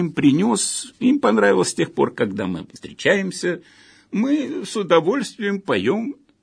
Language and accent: Russian; Moscow, Russia; Пою мысленно. Но я коренной москвич.